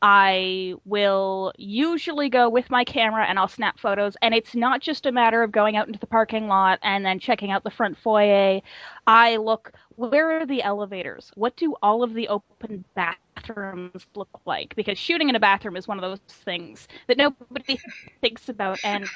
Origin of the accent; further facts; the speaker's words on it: Toronto, Ontario, Canada; I was growing up in Toronto